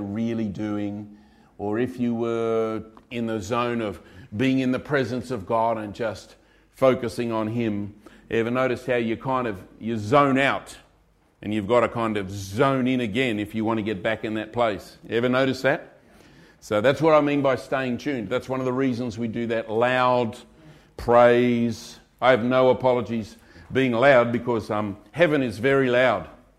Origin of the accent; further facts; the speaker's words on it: Australia; Now, I come from Australia. Some Australians are loud and some are quiet.